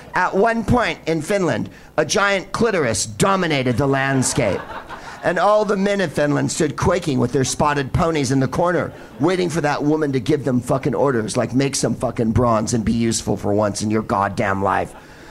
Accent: United States; But I come from the United States

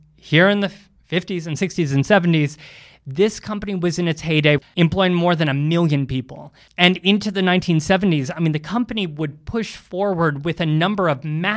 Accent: Ohio, United States; in the late 70s and early 80s, growing up in Ohio, I was in a house with about 4 telephones, 1 phone number

